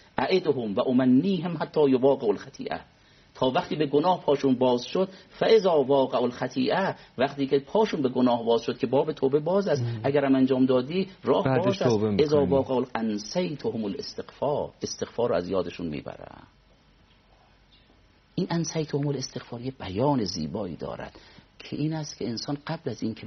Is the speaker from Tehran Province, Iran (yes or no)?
yes; Rey, Tehran Province, Iran; من خودم تو شهر ری به دنیا اومدم و اونجا رشد کردم